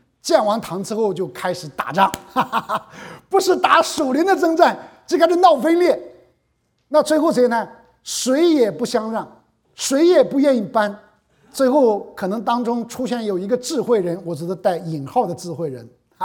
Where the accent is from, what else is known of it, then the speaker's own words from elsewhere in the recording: North China, China; 那再加上我们是北方人，你知道北方人基本上吃的是白白胖胖的